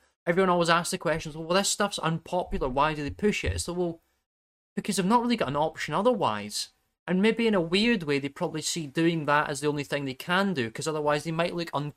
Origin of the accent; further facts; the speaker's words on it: Glasgow, Scotland, United Kingdom; I grew up in Glasgow, and given the bits of that I grew up in, and how very much it was all a new town